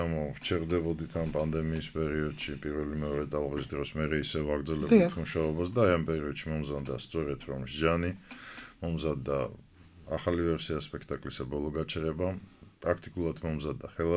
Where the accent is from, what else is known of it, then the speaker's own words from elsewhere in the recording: Batumi, Adjara, Georgia; რასაც ჩვენი სახლი ქვია, რასაც ჩვენი მშობლიური ქალაქი, რასაც ჩვენი გადასაღები და უსაყვარლესი ბათუმის მაყურებელი ქვია.